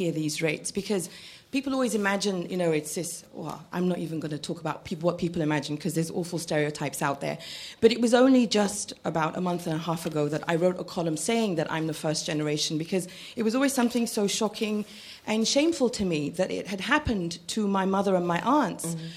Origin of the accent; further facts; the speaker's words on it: Egypt; now in New York, United States; I'm from Egypt. I'm a writer and public speaker, but I live in New York now.